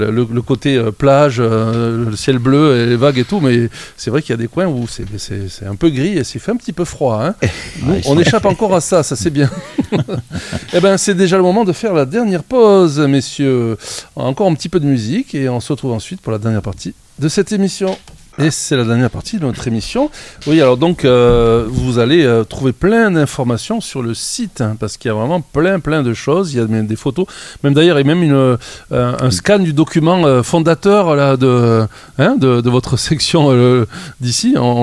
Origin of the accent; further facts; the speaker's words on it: Southwest France, France; Comme on est français et du sud-ouest, c'est horrible.